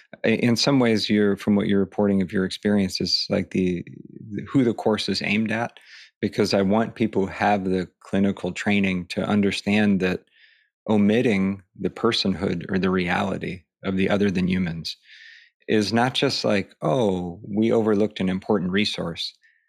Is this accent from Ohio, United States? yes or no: yes; Ohio, United States; I grew up in Northern Ohio, in like white, suburban, kind of culturally blown out amnesia Bill, you know, and my childhood wasn't traumatic or terrible